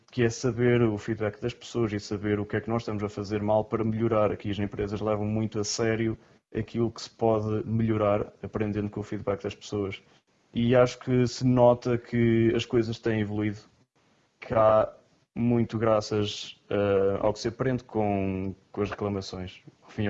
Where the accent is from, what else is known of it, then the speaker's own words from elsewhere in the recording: Portugal; nós portugueses